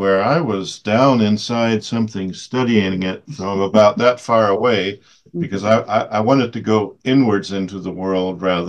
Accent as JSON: {"language": "English", "country": "Denmark", "tie": "born or raised there", "said": "I was born and raised in Denmark, and we traveled incessantly, which meant I spent a lot of time by myself as a kid."}